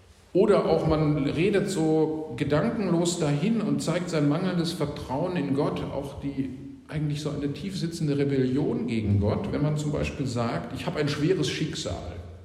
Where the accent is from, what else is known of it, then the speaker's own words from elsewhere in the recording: West Germany, Germany; Das kenne ich so nicht aus den Altbundesländern, wo ich aufgewachsen bin. Über 80% getauft, eigentlich aus meinem Jahrgang in der Schule sind alle konfirmiert worden.